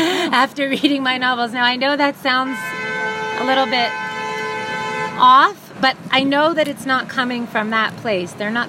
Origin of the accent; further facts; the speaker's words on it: Ottawa, Ontario, Canada; I grew up in Ottawa, which at the time was a very parochial, conservative, very, we used to call it WASP.